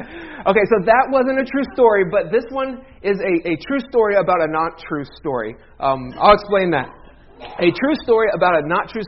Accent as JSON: {"language": "English", "region": "Ohio", "country": "United States", "said": "And I can make fun of Ohio, because I'm from Ohio."}